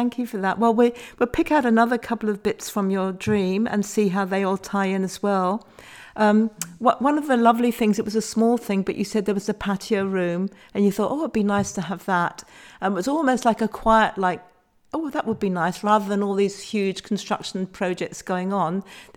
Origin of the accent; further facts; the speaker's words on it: England, United Kingdom; So leisurely, you say, or leisurely, as I would pronounce it, being English.